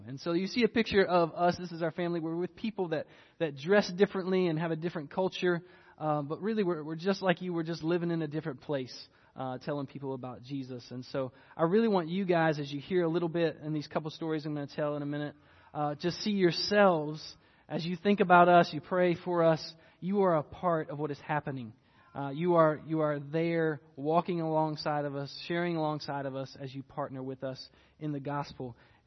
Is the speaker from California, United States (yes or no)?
no; North Carolina, United States; I'm from North Carolina.